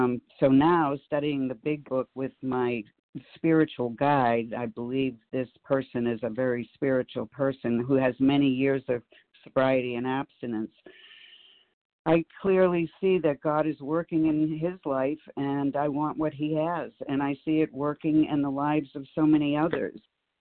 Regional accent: Oregon, United States; I'm from Oregon, but I'm in San Diego right now

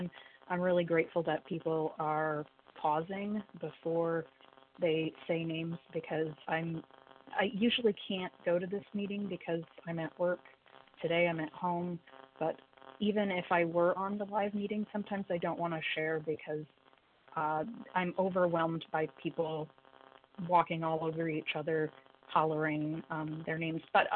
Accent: Indiana, United States; I'm recovered. And I'm from Indiana.

